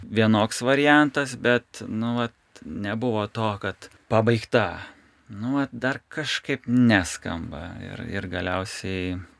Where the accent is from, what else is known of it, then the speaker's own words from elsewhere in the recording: Kaunas, Kaunas County, Lithuania; Aš iš Kauno šiaip, bet Kaišiadoris mano kaimas, kaip sakydavo.